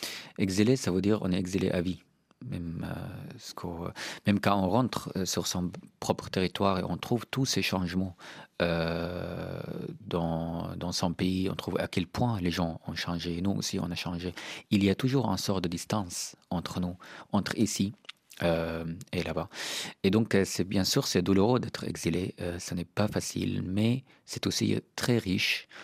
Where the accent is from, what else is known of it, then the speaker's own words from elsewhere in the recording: Syria; now in France; je ne reconnais plus la Syrie que j'ai quittée il y a 10 ans.